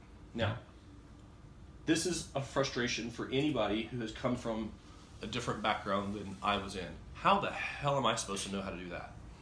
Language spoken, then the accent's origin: English; the South, United States; And I grew up in the South. I went through cotillion.